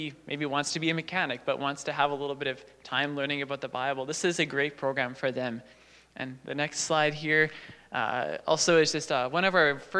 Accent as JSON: {"language": "English", "town": "Winkler", "region": "Manitoba", "country": "Canada", "tie": "born or raised there", "said": "I'm originally actually from Winkler, Manitoba. So a small little, yeah. So this little Mennonite town, you bet, Ovayo. Yeah, so I grew up there."}